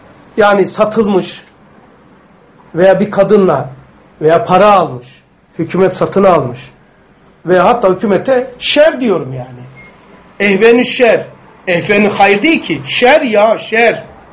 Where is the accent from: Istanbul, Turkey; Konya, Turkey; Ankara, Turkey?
Istanbul, Turkey; Kadıköy; İçerin köy, bakın, Üst Bostancı PTT Hastanesi'nin arkası, Üsküdar, adresi de vereyim ezberle çünkü çocukluğum geçti ya. Üsküdar yolu No 57 İçerin köy Kadıköy. Yani benim büyüdüğüm oda